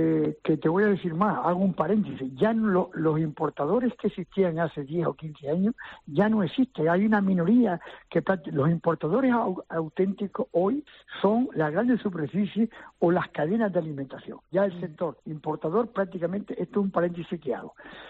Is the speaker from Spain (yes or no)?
yes; Gáldar, Canary Islands, Spain; Yo que soy de Galdar, no soy tan canario como uno de la aldea o uno de las formas de Gran Canaria.